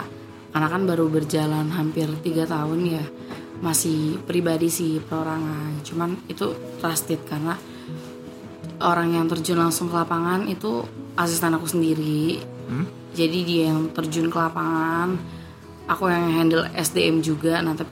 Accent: Jakarta, Indonesia; umur gue 25 tahun, gue asli Jakarta.

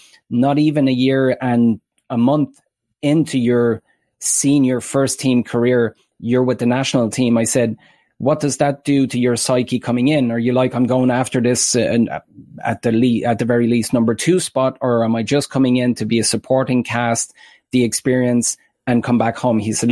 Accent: Ireland; as an Irishman, I think that's a very slippery slope.

